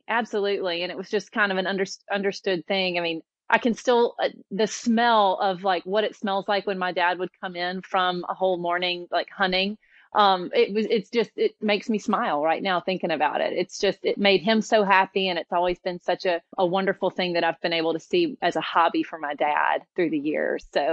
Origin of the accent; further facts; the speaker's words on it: Grenada, Mississippi, United States; I grew up in Grenada, Mississippi, which is about 90 miles south of Memphis, Tennessee, and went to a really small little high school.